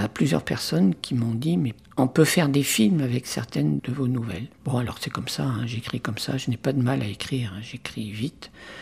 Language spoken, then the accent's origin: French; Landerneau, Brittany, France; se dérouler dans ma Bretagne natale, puisque je suis originaire de Landerneau, à côté de Brest.